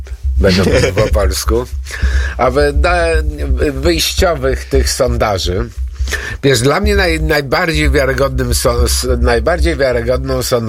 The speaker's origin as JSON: {"language": "Polish", "country": "Greece", "said": "jako rodowity, jako prawdziwy Grek."}